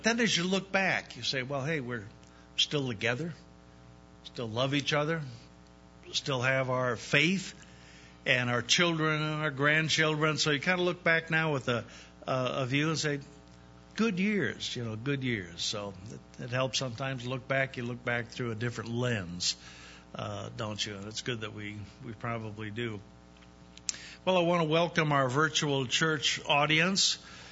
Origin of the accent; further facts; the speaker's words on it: Seattle, Washington, United States; First time up here in the Northeast. I'm from Seattle, Washington. Folks back there rather arrogantly say God's country.